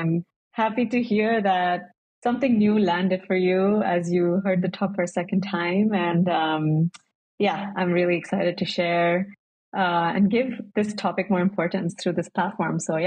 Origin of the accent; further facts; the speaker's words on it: Kanpur, Uttar Pradesh, India; English is a second language; now in Amsterdam, Netherlands; Kanpur is where I grew up in India, and I get away for the winters and go and spend some time in the sun there with my family. So I split my time between them, but I'm mostly based in Amsterdam.